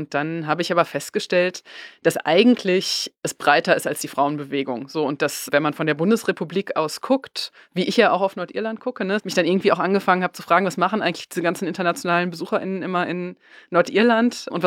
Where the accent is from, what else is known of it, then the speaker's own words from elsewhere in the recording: North Rhine-Westphalia, Germany; ich komme aus Westfalen